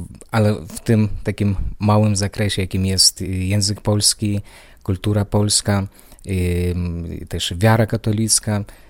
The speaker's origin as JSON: {"language": "Polish", "country": "Belarus", "lives_now": "United States", "said": "I sam pochodzę z Białorusi, urodziłem się na Białorusi, ale mam pochodzenie polskie. Mój dziadek urodził się w Warszawie"}